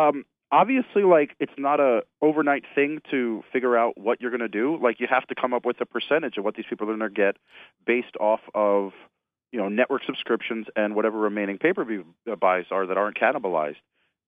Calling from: New Jersey, United States; from New Jersey.

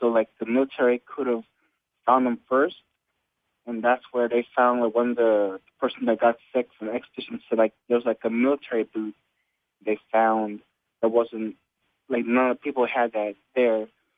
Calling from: Dallas, Texas, United States; … from Dallas, Texas.

